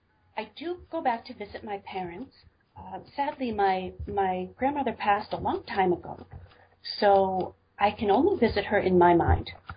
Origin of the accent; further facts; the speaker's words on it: Truth or Consequences, New Mexico, United States; So I don't know where I was born, but that's where I was found. I grew up in Truth or Consequences, New Mexico. I grew up with my parents and my grandmother, who I loved very much.